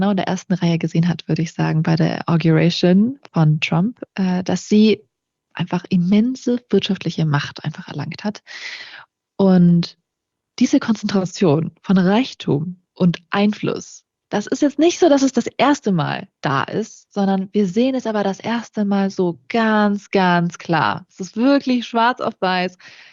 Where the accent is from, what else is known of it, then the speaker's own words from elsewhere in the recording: Germany; Und ich merke schon, dass wir als Deutsche da etwas für uns entdeckt haben